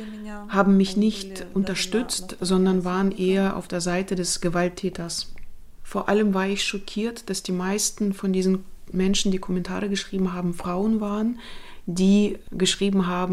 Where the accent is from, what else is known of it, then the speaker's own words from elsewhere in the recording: Zhytomyr, Zhytomyr Oblast, Ukraine; now in Berlin, Germany; Ich komme aus der Ukraine, aus der Stadt Zhytomyr. Ich lebe nun seit fast 3 Jahren in Berlin. Ich bin 28 Jahre alt